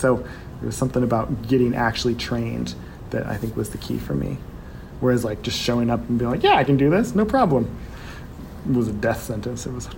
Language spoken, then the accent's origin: English; Seattle, Washington, United States; moved away as an adult; also born or lived in Oregon, United States; now in Portland, United States; Well, I was born in Oregon, but I'm really from Seattle. Oh. Yeah, that's where I really grew up. And so I moved here after college